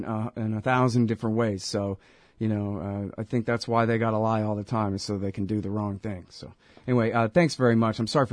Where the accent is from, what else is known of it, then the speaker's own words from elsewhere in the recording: Texas, United States; Hey, I'm doing the best I can here. I'm a Texan, all right?